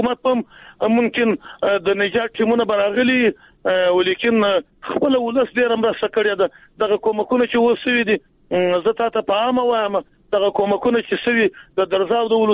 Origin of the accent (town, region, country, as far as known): Jowzjan, Afghanistan